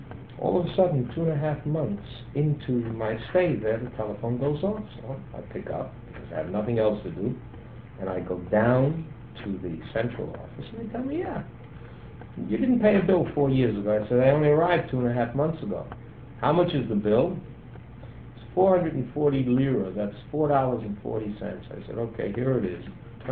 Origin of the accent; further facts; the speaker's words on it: United States; I am an American. I am a rabbi.